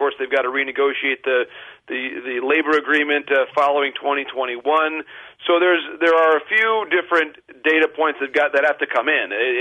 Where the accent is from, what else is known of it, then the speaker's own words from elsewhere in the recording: Midwest, United States; being a Midwesterner, that's probably the one that's closest to me geographically